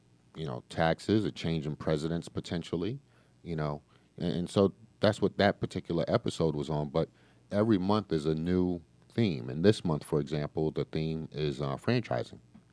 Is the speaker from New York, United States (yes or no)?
yes; New York, United States; I'm from New York, just like Lisa here